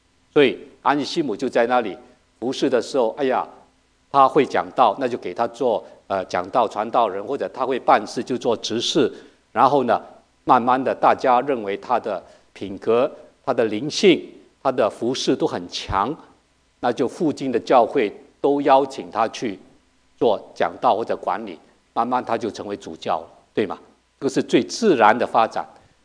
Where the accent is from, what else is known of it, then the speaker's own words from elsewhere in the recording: Hong Kong; also born or lived in China; 我在香港长大，我在中国出生，